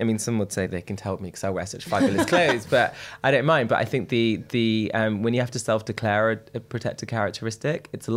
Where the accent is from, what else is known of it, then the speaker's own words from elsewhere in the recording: Derby, East Midlands, United Kingdom; Sikh, I'm Indian, I'm working class, I'm a middle child. There are so many. I'm from Derby